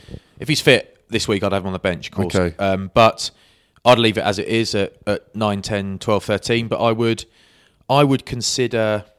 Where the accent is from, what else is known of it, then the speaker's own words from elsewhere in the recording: England, United Kingdom; I'm English, so I'm glad they won